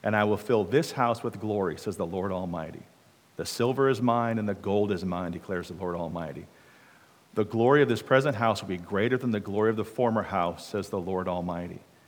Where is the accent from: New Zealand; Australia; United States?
United States; Colorado; I grew up in Colorado. I was 15 when I got my learner's permit.